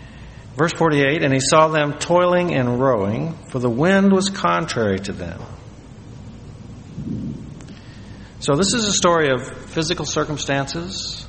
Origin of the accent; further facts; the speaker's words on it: Missouri, United States; You know, I'm from Missouri, where we had no sailing ships.